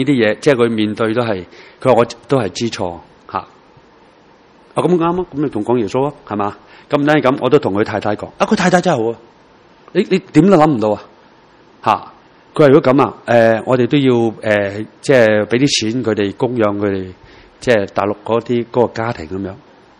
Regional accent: China; 所以我中国人有一句话几得意，

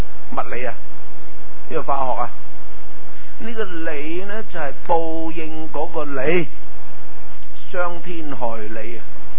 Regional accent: China; 这个就系我哋中国人所讲话天有眼或者天冇眼呢个问题啦

